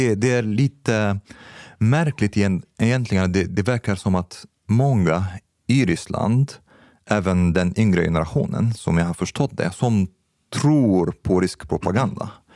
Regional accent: Egypt; now in Sweden; Jag kommer från Egypten till exempel.

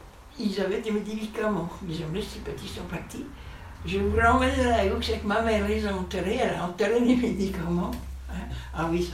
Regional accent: Sully, France; born there; Je suis né à Sully, parce qu'à ce moment-là, on allait pour la maternité.

